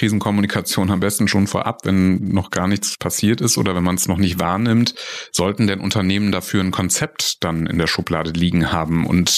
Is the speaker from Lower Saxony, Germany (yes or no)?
no; North Rhine-Westphalia, Germany; Ich komme tatsächlich aus dem Bergischen Land.